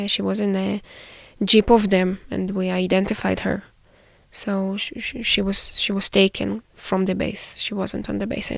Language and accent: English; Israel; English is a second language; Born and raised in Israel, and now currently I'm a master's student